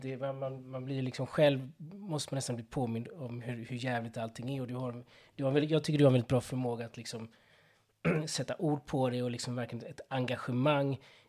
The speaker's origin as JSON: {"language": "Swedish", "country": "Colombia", "said": "Jo, men alltså jag är ju från Colombia. Alltså jag är ju därifrån."}